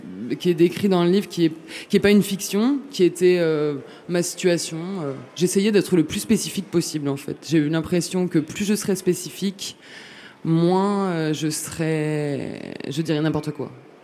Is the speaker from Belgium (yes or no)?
no; France; je viens des classes moyennes, de la France rurale